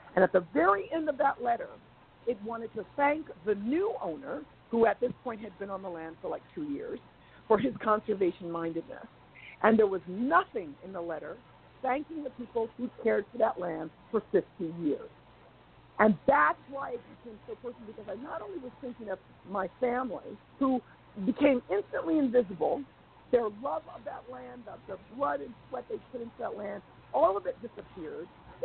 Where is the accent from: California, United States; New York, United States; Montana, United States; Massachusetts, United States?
New York, United States; New York City; I grew up, I was born in Manhattan in New York City, and I was adopted by my family, African-American parents who were poor, black, moved up to New York from the South in the 50s.